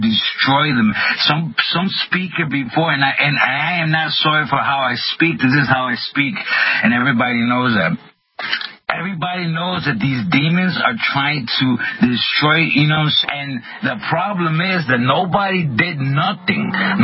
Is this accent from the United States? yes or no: no; Colombia; I come from a different background. I come from Colombia.